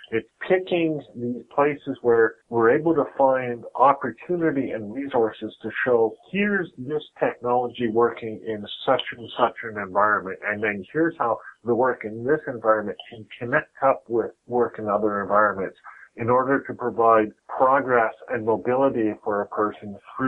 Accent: Moncton, New Brunswick, Canada; I say, hello, I'm from Moncton, New Brunswick

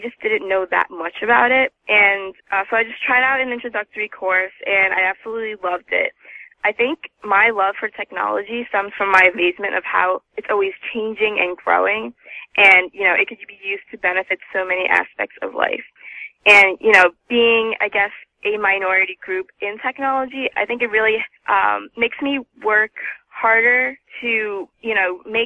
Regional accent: New York City, New York, United States; Well, I'm a junior from New York City

